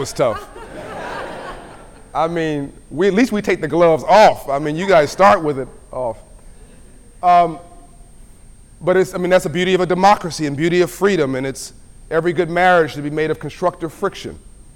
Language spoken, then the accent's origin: English; Compton, California, United States; I grew up in a challenged neighborhood. I grew up in Compton, California, South Central LA. I'm very proud of it.